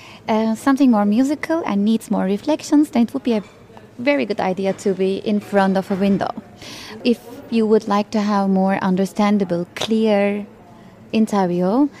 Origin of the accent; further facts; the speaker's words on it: Izmir, İzmir, Turkey; I'm from Izmir, for example, and we have like so many theaters there, like antique theaters, antique places.